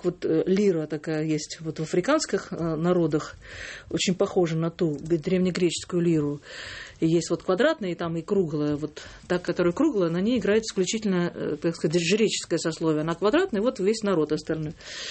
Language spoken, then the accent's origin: Russian; Riga, Latvia; потому что я сама же выросла в Риге, в Латвии